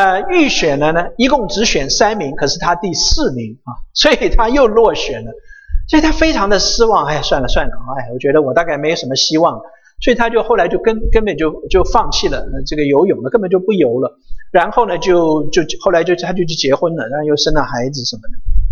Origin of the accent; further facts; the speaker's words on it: United States; 我们美国人有一句话说什么